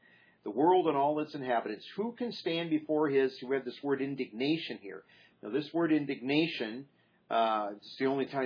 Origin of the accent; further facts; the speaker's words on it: Iowa, United States; I grew up in a county that was, I think, our we were about 1,500 feet above sea level back where I grew up in Iowa, most of that, between 12 and 1,500.